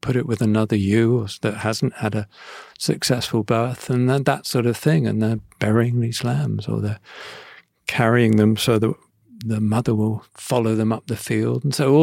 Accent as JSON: {"language": "English", "region": "South West England", "country": "United Kingdom", "said": "I'm from Devon. I'm sort of from the countryside, really."}